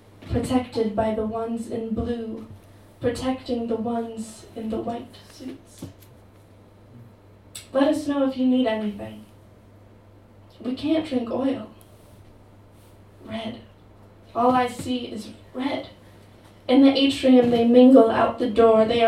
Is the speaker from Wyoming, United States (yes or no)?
yes; Wyoming, United States; I'm from Wyoming, so hello. Right. Another American here.